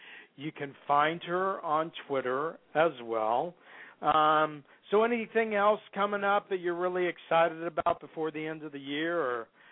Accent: California, United States; No, I'm from California. I'm fine.

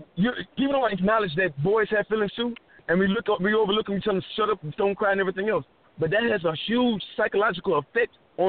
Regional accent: Plant City, Florida, United States; Literally, my family is from the South. We're from Orlando, well, Plant City, to be exact.

